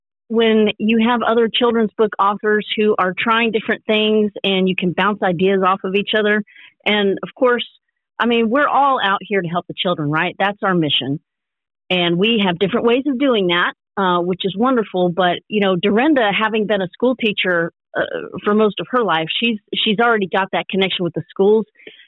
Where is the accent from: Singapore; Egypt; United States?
United States; Madison, Alabama; And then we also did a couple of book events in Madison, Alabama. I grew up in Madison.